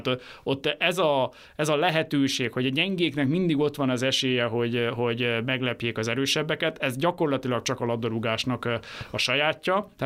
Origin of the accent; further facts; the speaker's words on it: Hungary; Nem azért szurkolunk a magyar válogatottnak, mert meg fogja nyerni a világbajnokságot, hanem mert magyarok vagyunk.